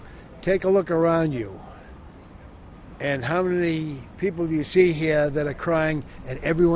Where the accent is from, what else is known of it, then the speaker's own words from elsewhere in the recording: Braintree, Massachusetts, United States; I'm from Braintree, Massachusetts.